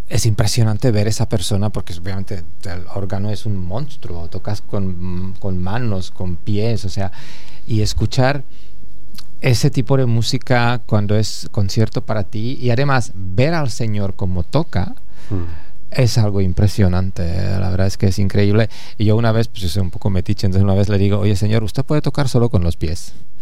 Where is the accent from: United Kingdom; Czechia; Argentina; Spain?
Czechia; České Budějovice, South Bohemian Region; Spanish is a second language; yo soy de allá, o sea, obviamente estoy muy, muy orgulloso de mi ciudad natal.